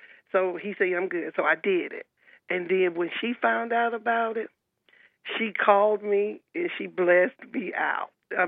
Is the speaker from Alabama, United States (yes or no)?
yes; Alabama, United States; I'm originally from Alabama. And they would teach us, stand up for yourself.